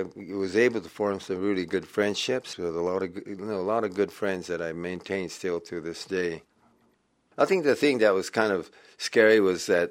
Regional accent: Salt Lake City, Utah, United States; also born or lived in Los Angeles; I'm from Salt Lake City, Utah. My family moved to Los Angeles, a place called El Monte, just before the war.

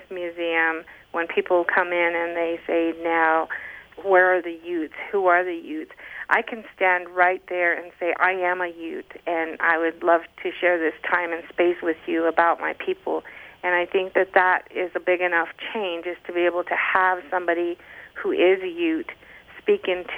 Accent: United States; We're Native American. We have a deep-seated history with the land, with the government. We may live on reservations or we may not

